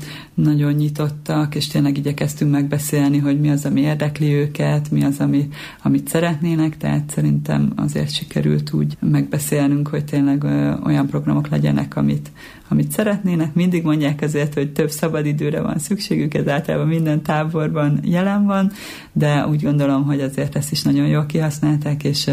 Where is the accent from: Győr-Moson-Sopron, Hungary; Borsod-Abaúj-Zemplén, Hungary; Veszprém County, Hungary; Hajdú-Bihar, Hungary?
Hajdú-Bihar, Hungary; Debrecen; hiszen én is debreceni vagyok, és jobban ismerem ezt a területet